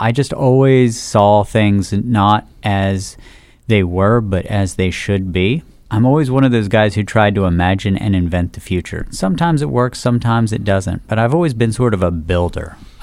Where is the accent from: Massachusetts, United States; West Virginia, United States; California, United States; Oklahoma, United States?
West Virginia, United States; I grew up in the hills of southern West Virginia.